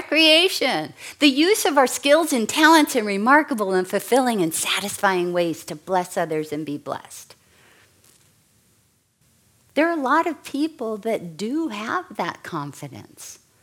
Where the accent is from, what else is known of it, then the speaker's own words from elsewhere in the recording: Hawaii, United States; I said, well, you heard in the introduction I'm from Hawaii, and I'm fair.